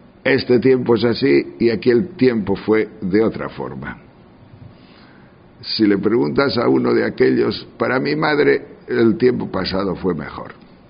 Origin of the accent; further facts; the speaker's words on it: Tejerina, Castile and León, Spain; en mi tierra de León, que soy de un pueblo que se llama Tejerina, un pueblo de mucha nieve, por el invierno